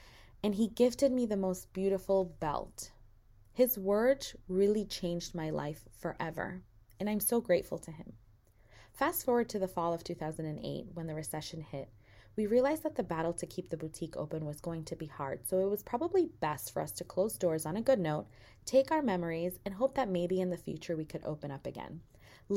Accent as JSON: {"language": "English", "town": "Everett", "region": "Massachusetts", "country": "United States", "tie": "born or raised there", "said": "I grew up in Everett, Massachusetts, and while I started high school, I was reflecting on the question that haunts everyone"}